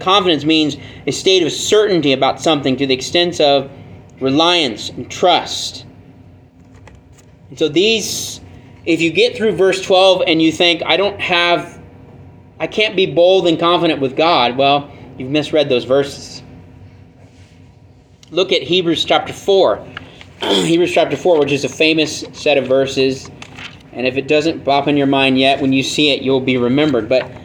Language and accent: English; California, United States; Now, I know I'm biased because we're from California, but we're right.